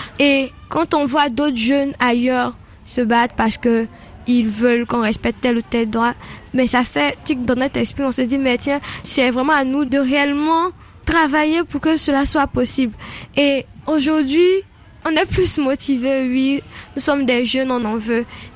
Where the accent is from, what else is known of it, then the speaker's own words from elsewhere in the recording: Côte d’Ivoire; now in Dakar, Senegal; étudiante en deuxième année de management à ISM Dakar. J'ai 19 ans et je suis ivoirienne.